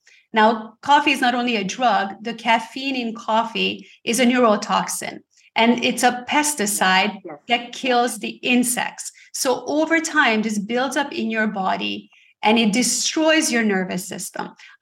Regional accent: Canada; I'm also from Canada, like Lucille is.

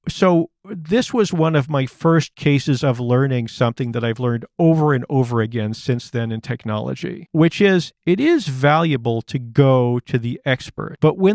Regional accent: Concord, Massachusetts, United States; I'm a Massachusetts boy. I grew up in Concord, Massachusetts. Teddy Kennedy was our senator.

